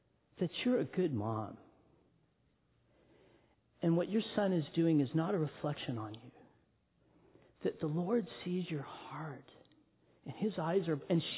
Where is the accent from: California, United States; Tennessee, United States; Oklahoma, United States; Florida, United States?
California, United States; Big Bear; up in Big Bear, where I was born and raised. I'm a hick from Big Bear. I can say hick because I'm one. I'm a country boy. Grew up in the mountains.